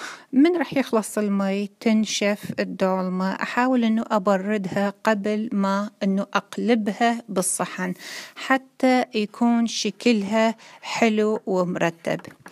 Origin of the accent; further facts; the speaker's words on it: Baghdad Governorate, Iraq; moved away; السلام عليكم، أنا من العراق من محافظة بغداد. تركت العراق من سنة 1995 تقريبا، صار لي أكثر من 22 سنة تارك العراق.